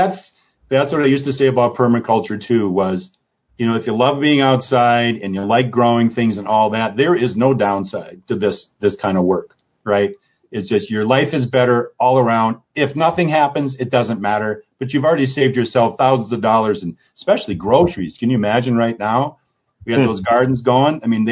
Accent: Minnesota, United States; whereas like I'm from Minnesota, they're, you know, 40 or 50 miles

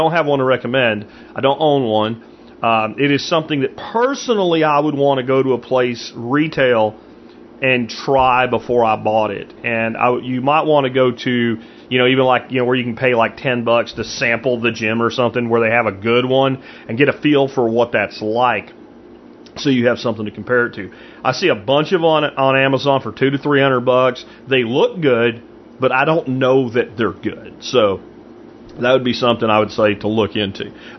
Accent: Pennsylvania, United States; Even where I grew up in Pennsylvania, they're a lot colder than we were.

